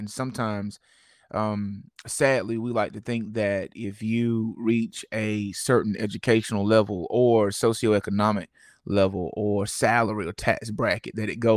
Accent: North Carolina, United States; from Halifax County. I'm a native of Halifax, and I graduated North Carolina A&T State University in 2006.

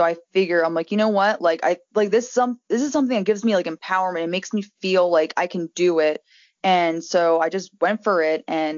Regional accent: New Jersey, United States; Like, is it because I'm from Jersey and it's like bad over here?

